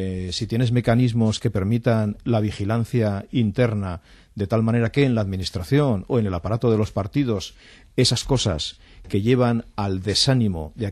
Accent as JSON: {"language": "Spanish", "country": "Spain"}